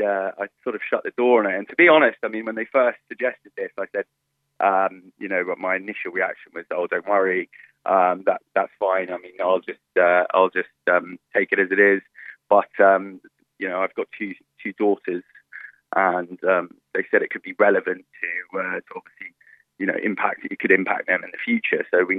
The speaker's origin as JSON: {"language": "English", "town": "Sligo", "region": "Connacht", "country": "Ireland", "tie": "born or raised there", "also_born_or_lived": "London", "said": "was born in Ireland, in sort of Catholic Ireland on the west coast. So I grew up in Sligo"}